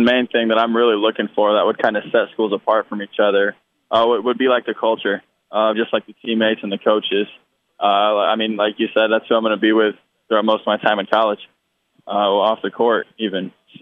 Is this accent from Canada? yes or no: no; Indiana, United States; I know for me growing up in Indiana, it's a dream to kind of achieve that.